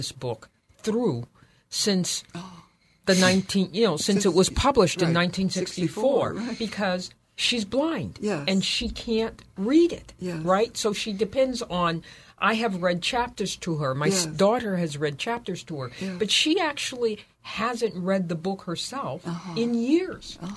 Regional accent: Sacramento, California, United States; and we lived in Sacramento. I grew up in Sacramento.

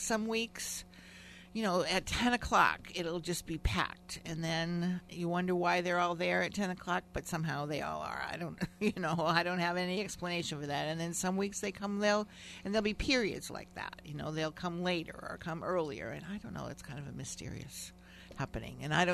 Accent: Oregon, United States; I came here from Oregon.

